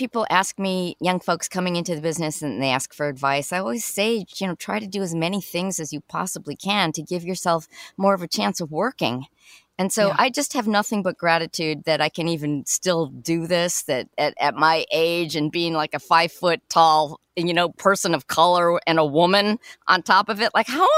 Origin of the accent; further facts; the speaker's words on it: Chicago, Illinois, United States; I'm from Chicago originally.